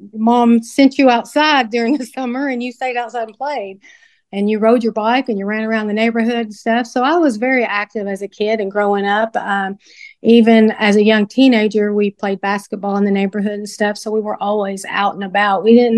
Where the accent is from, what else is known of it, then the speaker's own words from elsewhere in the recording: Owensboro, Kentucky, United States; also born or lived in Indiana; Well, I'm actually from Owensboro. I've lived most of my life here, but when I was in high school, my mom and stepfather moved to Indiana.